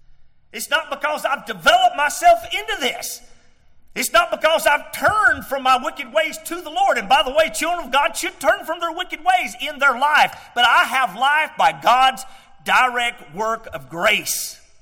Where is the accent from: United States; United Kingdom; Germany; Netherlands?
United States; Georgia; born there; I'm happy to be born in Georgia.